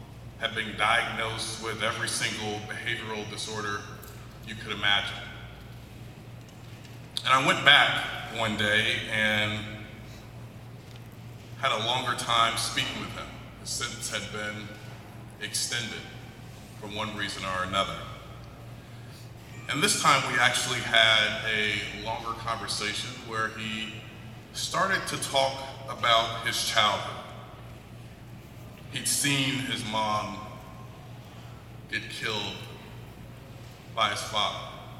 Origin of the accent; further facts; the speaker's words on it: California, United States; I hail from Los Angeles County, president of the County Board of Education in LA.